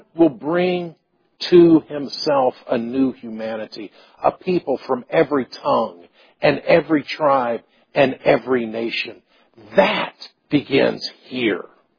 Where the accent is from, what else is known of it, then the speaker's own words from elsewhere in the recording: United States; Because we're American.